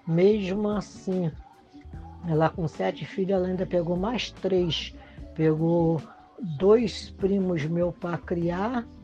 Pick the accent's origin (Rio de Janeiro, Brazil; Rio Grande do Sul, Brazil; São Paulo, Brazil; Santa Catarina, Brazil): Rio de Janeiro, Brazil; Niterói; Tenho 66 anos. Nasci em 21/4/1959, portanto, 66 anos. Resido em Niterói, centro de Niterói. Morei em São Francisco durante a minha vida toda, desde os 5 anos que eu vim do Rio. Vivi no Cubango durante 3 anos